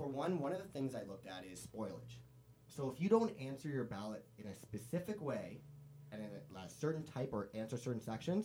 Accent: Windsor, Ontario, Canada; I was living there for 10 years, then I came here for high school, but I'm technically from Windsor, Ontario.

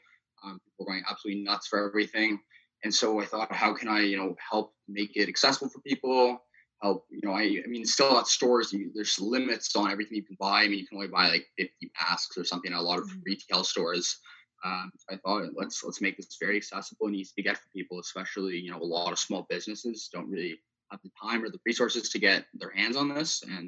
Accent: Toronto, Ontario, Canada; I'm from Toronto, Ontario. Finished my first year of BBA at Laurier, going into my second in the fall.

